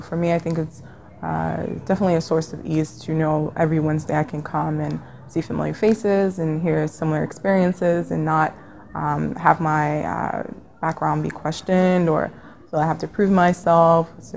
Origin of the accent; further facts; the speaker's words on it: New Jersey, United States; I also lived in my hometown, New Jersey, when I was teaching as an Islamic school teacher there.